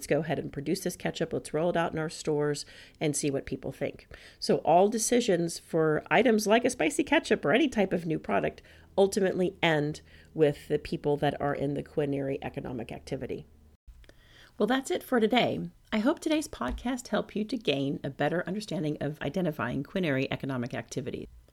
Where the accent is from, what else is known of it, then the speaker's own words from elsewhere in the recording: Texas, United States; But since I'm from Texas, in Texas, there is a hamburger chain that is basically an institution, which is Whataburger.